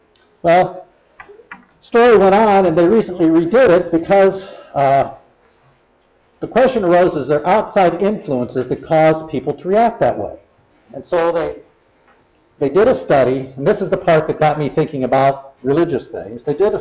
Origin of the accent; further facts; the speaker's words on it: Akron, Ohio, United States; I grew up in the Akron, Ohio area. In the Akron, Ohio area, back when I was a kid, there was a lot of religion.